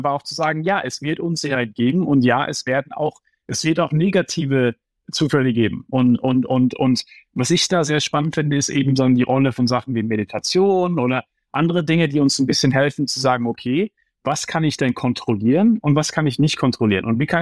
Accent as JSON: {"language": "German", "town": "Heidelberg", "region": "Baden-Württemberg", "country": "Germany", "tie": "born or raised there", "said": "ich bin aufgewachsen im Umfeld, ja, du weißt, ich komme aus Heidelberg"}